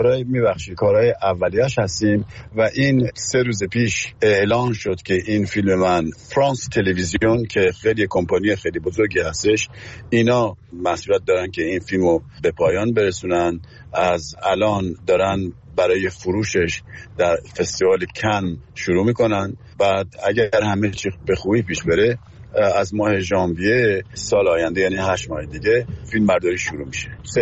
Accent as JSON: {"language": "Persian", "region": "Tehran Province", "country": "Iran", "tie": "born or raised there", "said": "پدرم اونجا کار میکرد و یکی از کارمندان نگهداری استادیوم تو ورزشگاه، و منم تو اونجا به دنیا اومدم و از همونجا بزرگ شدم"}